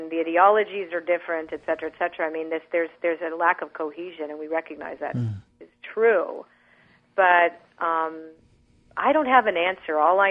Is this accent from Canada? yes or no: yes; Canada; I'm Canadian. We don't really have guns up there anyway.